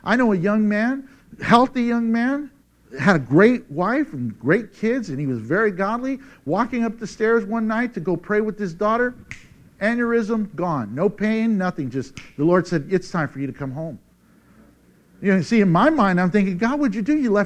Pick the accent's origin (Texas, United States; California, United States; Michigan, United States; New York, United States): Texas, United States; Hey, I'm from Texas. I can say, y'all come.